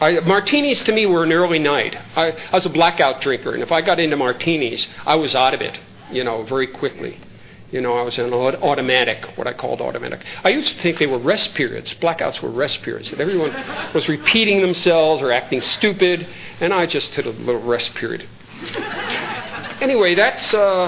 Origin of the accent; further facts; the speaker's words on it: New York, United States; I'm a New Yorker. I'll do everything quick.